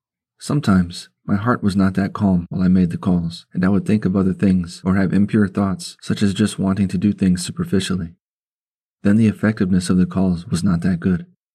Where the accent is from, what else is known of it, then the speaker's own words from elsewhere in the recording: China; accent: Chinese; But because my Chinese accent is different, sometimes the people in China had difficulty understanding what I was saying.